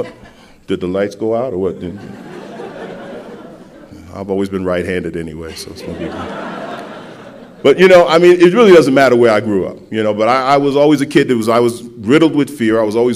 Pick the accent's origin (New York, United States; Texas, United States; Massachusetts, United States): New York, United States; New York City; I mean, I grew up in the South Bronx. It really doesn't matter that I grew up in the South Bronx.